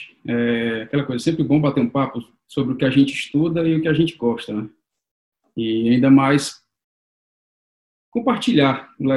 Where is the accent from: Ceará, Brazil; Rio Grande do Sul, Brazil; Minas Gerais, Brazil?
Ceará, Brazil; born there; now in São Paulo, Brazil; São Paulo e onde eu nasci, Ceará.